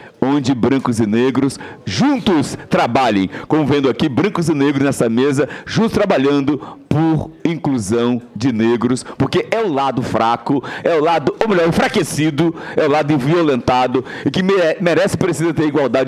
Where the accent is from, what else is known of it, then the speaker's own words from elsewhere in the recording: Brazil; eu tenho plena convicção, como brasileiro, como franciscano